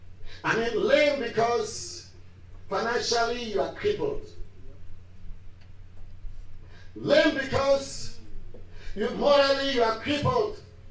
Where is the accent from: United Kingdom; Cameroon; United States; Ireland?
Cameroon; Mamfe, Southwest Region; born there; Yeah, listen, I was born in Mamfe in Cameroon. Wasn't my fault. Okay, I was born in Cameroon, Africa.